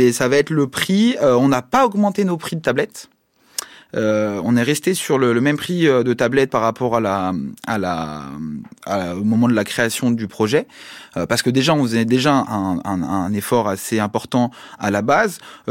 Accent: Paris, Île-de-France, France; born there; also born or lived in Peru; moi je suis né à Paris quand même

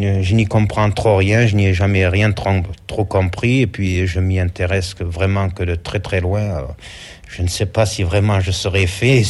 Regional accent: Nouvelle-Aquitaine, France; Je suis né en Creuse, mes parents sont restés longtemps en Creuse, nous avons fait la Creuse et la Haute-Vienne, et évidemment, mes parents tenait une ferme, on restait dans une ferme 4-5 ans et on allait dans une autre 4-5 ans après, mais toujours dans un rayon Haute-Vienne, Creuse. Alors je suis resté toujours au pays et j'aime bien mon pays.

